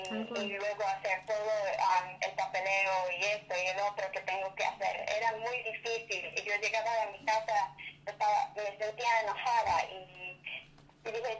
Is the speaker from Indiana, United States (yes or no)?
no; Newburgh, New York, United States; also born or lived in Washington; cuando yo viví en México 7 años y mis papás decidieron regresar a estar cerca de mis abuelos, entonces llegaron a Newburgh. Entonces yo crecí en Newburgh, atendí Newburgh Free Academy